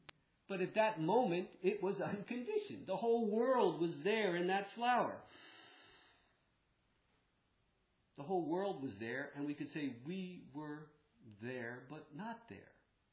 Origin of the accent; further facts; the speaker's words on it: United States; I'm an American. I don't even have a car, but I am an American.